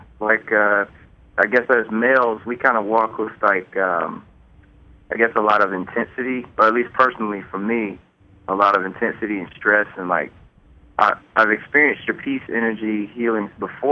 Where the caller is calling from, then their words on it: Seattle, Washington, United States